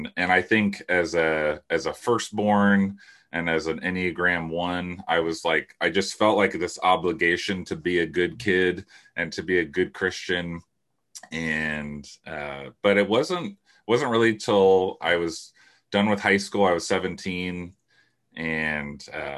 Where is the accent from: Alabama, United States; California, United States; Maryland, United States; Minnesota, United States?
California, United States; also born or lived in San Diego; I was born actually in San Diego, which is why I'm a San Diego Padres fan. But we moved up to Humboldt County, which is in the far northwest corner of California. When I was in kindergarten